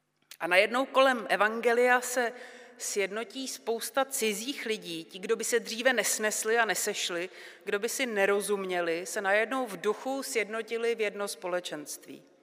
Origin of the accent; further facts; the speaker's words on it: Prague, Czechia; Já jsem třeba z Prahy a když člověk musí být v centru, tak jsou období, kdy se potkává jako s Čechy.